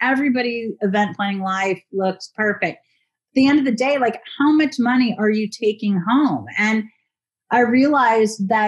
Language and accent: English; Pasadena, California, United States; He and I start this restaurant in Pasadena, California, which is my hometown.